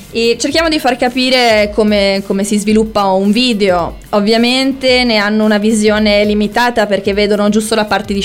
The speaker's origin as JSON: {"language": "Italian", "town": "Milan", "region": "Lombardy", "country": "Italy", "said": "Noi veniamo da Milano."}